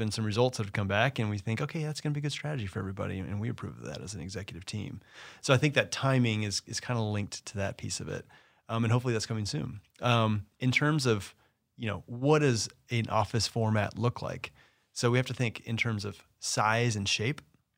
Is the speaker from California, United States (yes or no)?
yes; Los Angeles, California, United States; The LA market is great. It's my hometown. I love LA.